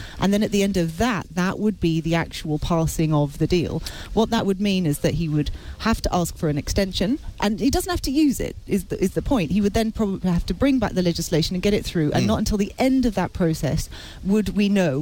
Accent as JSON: {"language": "English", "country": "United Kingdom", "said": "I am both British and European, and I want both nationalities"}